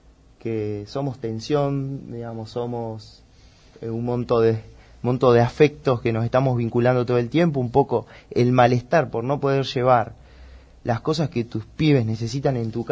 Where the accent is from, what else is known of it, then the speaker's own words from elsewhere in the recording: Huetel, Buenos Aires, Argentina; Siempre yo me crié en el campo, en Huetel, seguramente muchos gente conocen esa estancia.